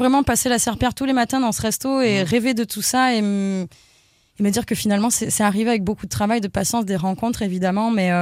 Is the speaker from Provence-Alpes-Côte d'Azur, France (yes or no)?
yes; Avignon, Provence-Alpes-Côte d'Azur, France; now in Paris, France; je me revois quitter ma ville natale, Avignon